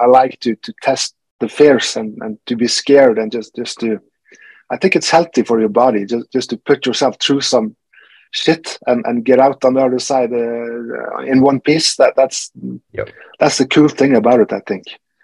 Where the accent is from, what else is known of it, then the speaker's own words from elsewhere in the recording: Norway; first of all, I'm from Norway and I like cold weather.